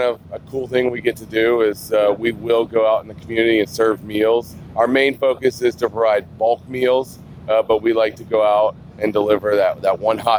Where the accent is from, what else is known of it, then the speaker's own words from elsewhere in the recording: Orlando, Florida, United States; My home is Orlando, Florida.